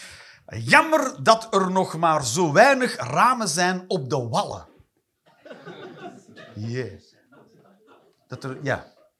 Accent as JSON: {"language": "Dutch", "region": "Flanders", "country": "Belgium", "said": "Dat is waar, hè, als Vlaming."}